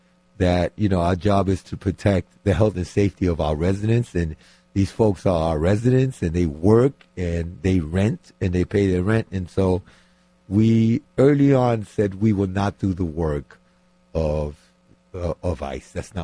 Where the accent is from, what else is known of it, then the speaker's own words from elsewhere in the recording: New York City, New York, United States; I grew up in New York City where everybody comes to New York City.